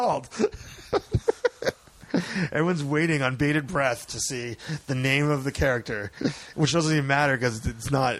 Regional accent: East Coast, United States; we're from the East Coast, so we know about the winter

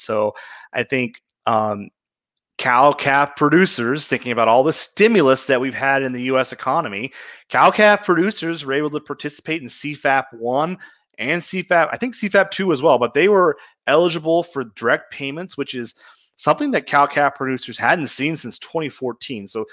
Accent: Kansas, United States; I grew up in Kansas on a cow-calf farm

